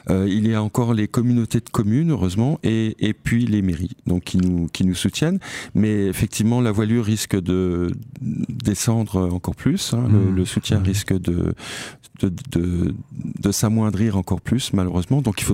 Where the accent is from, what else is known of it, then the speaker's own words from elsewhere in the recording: Guénange, Grand Est, France; Mais moi, je suis mosellan, parce que je suis né à Guénange. Mais j'ai vécu pratiquement toute ma vie en Meurthe-et-Moselle, j'ai fait toutes mes études à Nancy, donc je me sens autant mosellan que Meurthe-et-Moselle